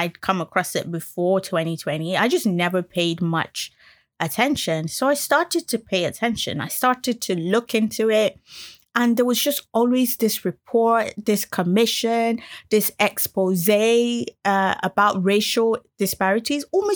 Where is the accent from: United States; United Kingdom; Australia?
United Kingdom; now in North West England, United Kingdom; The show is from my perspective as a British Nigerian millennial who is discovering life in the northwest of England.